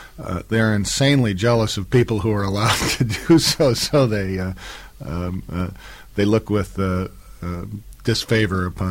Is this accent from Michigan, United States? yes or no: no; Montana, United States; I would mention a southern, since I'm from Montana, the frigid part of the soul.